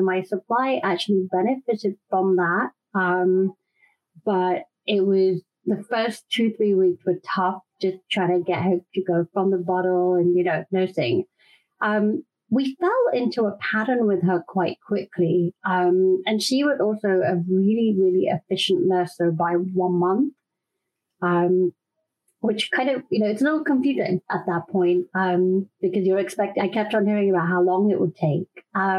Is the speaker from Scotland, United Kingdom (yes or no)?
no; London, United Kingdom; now in Austin, United States; Yes, I'm in Austin, Texas now, but born and raised in London.